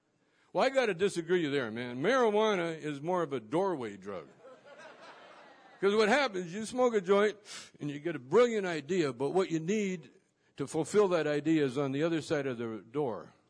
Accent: Canada; now in United States; I'm a Canadian. I'm from Canada. And so I'm down here, and, you know, I've been down here for years

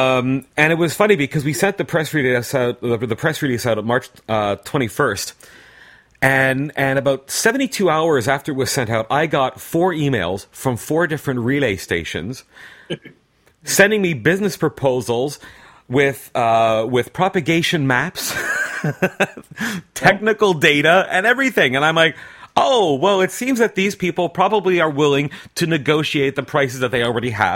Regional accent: Montreal, Quebec, Canada; now in Asia; when I was very young, growing up in Montreal, Canada.

